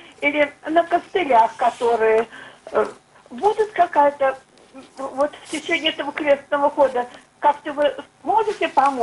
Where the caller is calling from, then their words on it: Podolsk, Moscow Oblast, Russia; Я из Подольска